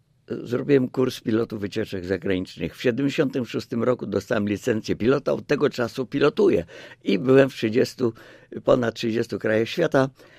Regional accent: Mława, Masovian Voivodeship, Poland; born there; a ja się urodziłem w Mławie w 1945 roku

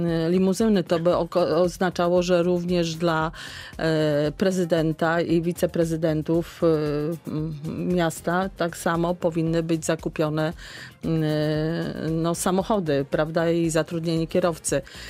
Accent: Zielona Góra, Lubusz Voivodeship, Poland; jako zielonogórzanka, rodowita zielonogórzanka, marzy mi się, żeby również pewne sprawy w naszym mieście zostały załatwione.

